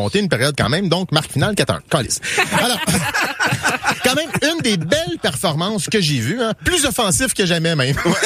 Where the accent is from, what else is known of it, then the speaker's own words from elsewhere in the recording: Châteauguay, Quebec, Canada; Moi, je viens de Châteauguay.